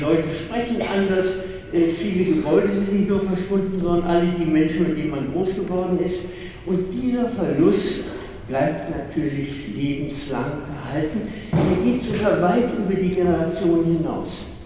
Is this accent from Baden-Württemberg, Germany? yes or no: no; Berlin, Germany; also born or lived in Dresden; Ich bin in Dresden geboren, Berlin aufgewachsen.